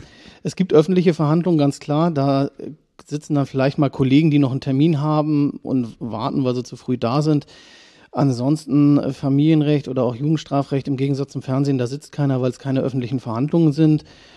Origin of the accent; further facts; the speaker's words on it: Schwarzenbek, Schleswig-Holstein, Germany; ja, also ich wohne schon immer in Schwarzenbek, bin hier auch zur Grundschule gegangen